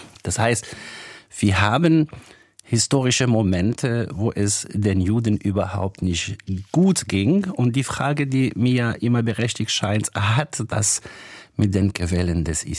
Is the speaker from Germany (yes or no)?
no; Tlemcen, Tlemcen Province, Algeria; Das habe ich schon als Kind mit 5 oder 4 in der Koranschule in Algerien, in Tlemcen, kennengelernt.